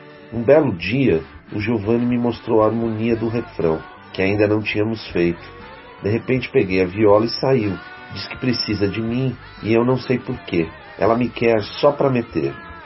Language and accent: Portuguese; Rio de Janeiro, Brazil; Sou carioca, do Rio de Janeiro. Quando completei 10 anos de idade, em 1990